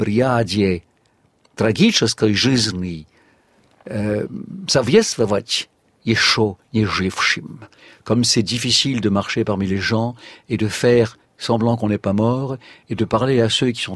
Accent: Tunisia; born there; first language Tunisian Arabic; French is a second language; il y avait l'arabe dialectal tunisien, celui de mon pays natal

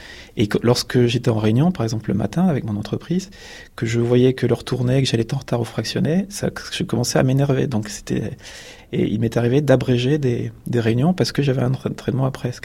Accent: Bourgogne-Franche-Comté, France; j'ai 49 ans. Je viens de Franche-Comté, entre Vesoul et Épinal. Donc c'est dans les contreforts des Vosges, d'une zone un peu montagneuse.

